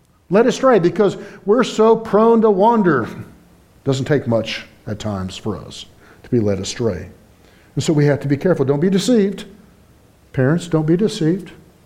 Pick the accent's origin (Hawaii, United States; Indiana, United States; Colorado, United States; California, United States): Indiana, United States; I'm from Indiana, one of those northern guys, right? I'm not a Yankee.